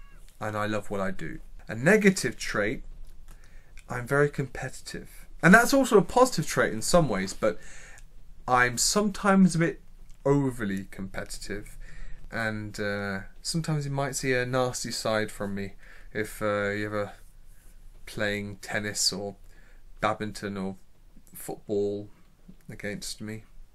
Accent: Leicester, East Midlands, United Kingdom; born there; now in London, United Kingdom; I was born in Leicester and I now live in London.

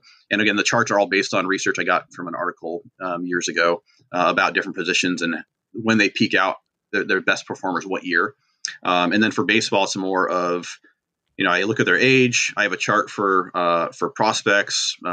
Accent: New York, United States; which is based upon where I grew up in New York originally, three small counties.

